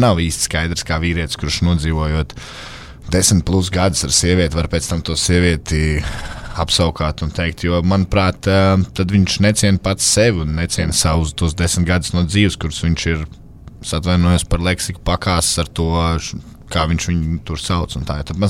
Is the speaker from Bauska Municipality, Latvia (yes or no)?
no; Sabile, Kurzeme, Latvia; no Sabeles.